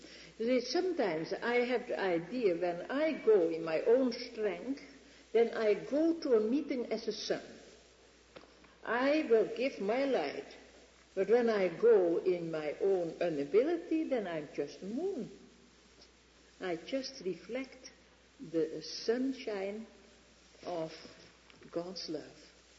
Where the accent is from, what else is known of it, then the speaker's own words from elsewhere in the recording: Netherlands; Some time ago I was in my hometown. And I had a little accident. It was not so terrible, but I could not walk. I had hurt my hip. So a policeman helped to carry me into a car. When a policeman does something in Holland